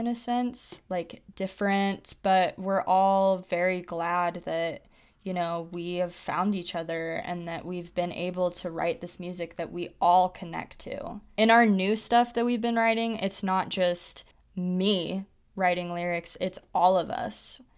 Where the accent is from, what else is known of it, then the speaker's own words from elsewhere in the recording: Park City, Utah, United States; Growing up in Park City, I was very blessed. It was great growing up there, but it's a bubble.